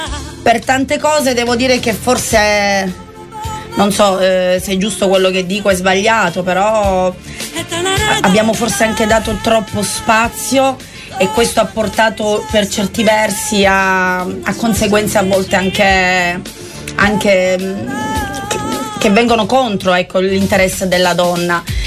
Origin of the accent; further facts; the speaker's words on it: Tuscany, Italy; born there; io sono nata in Toscana, quindi la Toscana, l'Emilia Romagna sono un po' le regioni del ballo liscio, delle balere.